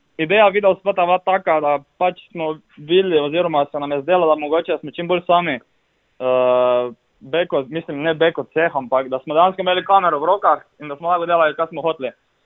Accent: Styria, Slovenia; Ja, prihajamo iz Štajerskega konca, ja, smo pa vsi iz nekih drugih krajev

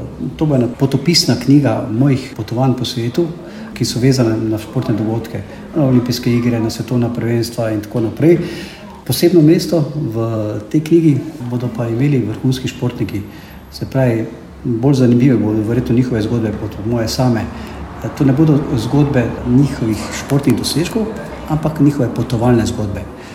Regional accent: Slovenske gorice, Slovenia; ker sem iz Slovenskih goric, pa se z tega stolpa res celotne Slovenske gorice odprejo

